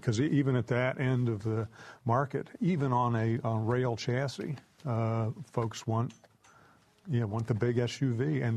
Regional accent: West Virginia, United States; And you can go to my home state of West Virginia, just a couple states over

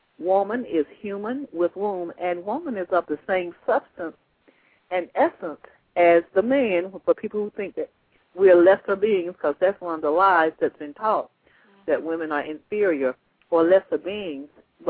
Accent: United States; because, you know, I'm an American.

